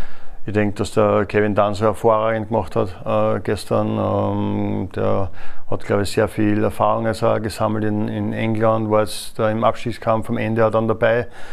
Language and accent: German; Austria